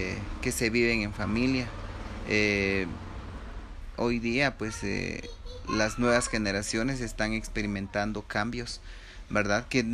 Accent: Guatemala; uno de los valores que debemos de practicar como ciudadanos guatemaltecos es el patriotismo

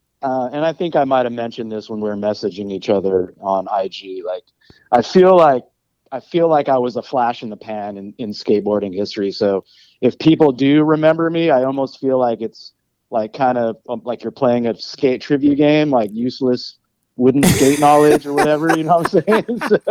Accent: Chula Vista, California, United States; I grew up in San Diego, yeah. So I grew up in the South Bay, so like southern San Diego, this area called Chula Vista.

